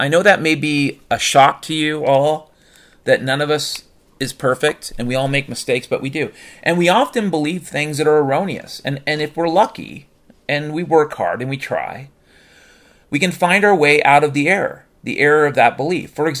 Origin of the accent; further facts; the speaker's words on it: Washington, United States; I grew up in Washington State, folks.